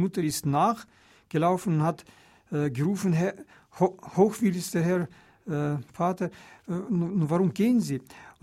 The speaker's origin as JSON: {"language": "German", "town": "Karaganda", "region": "Karaganda Region", "country": "Kazakhstan", "tie": "born or raised there", "second_language": "German", "said": "Und Karaganda, meine Heimatstadt in Kasachstan"}